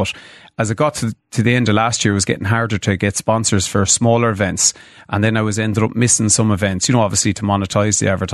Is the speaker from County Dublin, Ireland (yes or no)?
no; County Mayo, Ireland; get a job in the west of Ireland. I'm from Mayo.